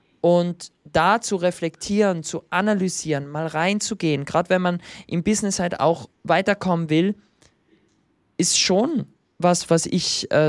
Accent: Austria; Ich bin ja Österreicher.

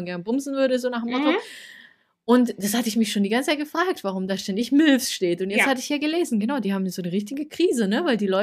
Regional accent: Stuttgart, Baden-Württemberg, Germany; ich bin Stuttgarter durch und durch.

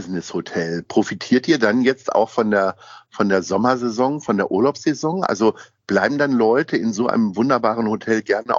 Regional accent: Hamburg, Germany; drücke natürlich die Daumen als Hamburger für den HSV am Donnerstag

